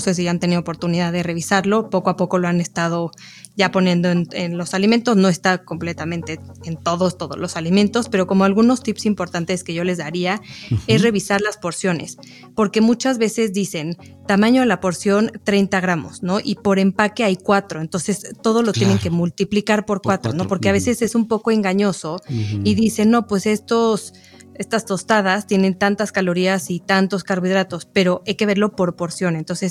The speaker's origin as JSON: {"language": "Spanish", "country": "Mexico", "said": "¿A quién no le encanta como buen mexicano desayunar unos chilaquiles?"}